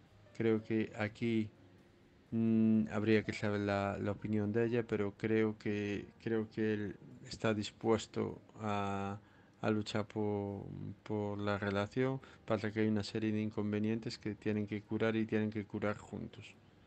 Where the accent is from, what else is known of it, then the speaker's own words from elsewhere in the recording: Santiago de Compostela, Galicia, Spain; de Santiago de Compostela.